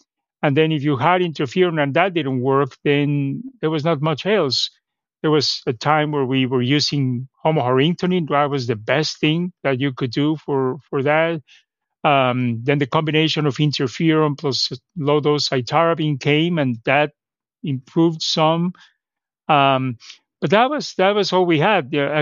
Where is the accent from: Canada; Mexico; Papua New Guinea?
Mexico; moved away as an adult; now in United States; I'm originally from Mexico. I did my medical school there, and actually I trained in hematology in Mexico and then came to the U.S.